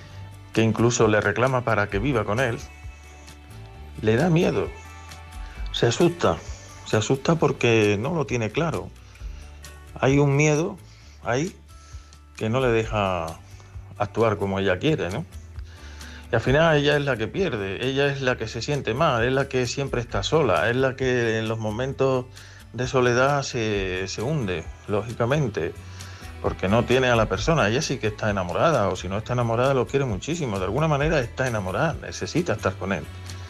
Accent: Carmona, Andalusia, Spain; soy de Carmona.

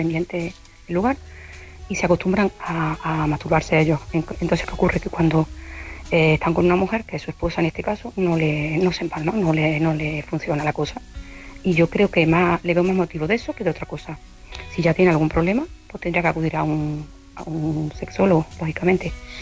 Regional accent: Córdoba, Andalusia, Spain; now in Vigo, Spain; desde Vigo. Soy cordobesa.

